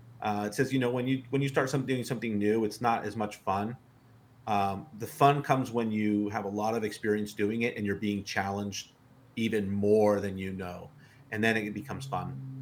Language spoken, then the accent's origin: English; Mexico City, Mexico; moved away as an adult; now in United States; I'm originally from Mexico City. I moved here for college, was about 19 years old.